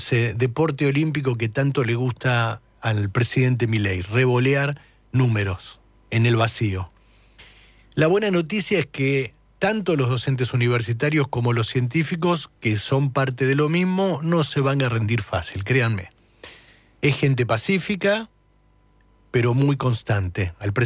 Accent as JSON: {"language": "Spanish", "town": "Quilmes", "region": "Buenos Aires Province", "country": "Argentina", "said": "Somos bastante los quilmenios, pero yo soy de Quilmes también"}